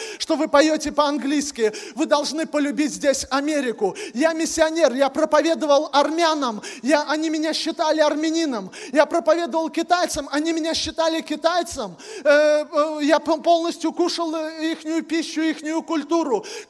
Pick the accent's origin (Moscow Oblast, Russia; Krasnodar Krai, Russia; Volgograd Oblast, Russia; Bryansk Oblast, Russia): Bryansk Oblast, Russia; now in Zabaykalsky Krai, Russia; И я сам из Брянской области, но Бог послал меня в Читинскую область, это Восточная Сибирь.